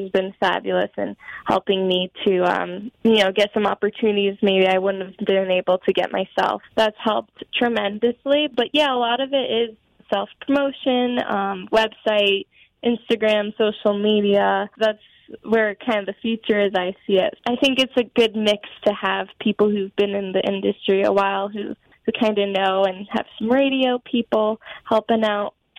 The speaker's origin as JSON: {"language": "English", "town": "Scarsdale", "region": "New York", "country": "United States", "tie": "born or raised there", "lives_now": "Manhattan, United States", "said": "And I grew up in Scarsdale, so my dad's also a musician, and he always had 100.7 on, so."}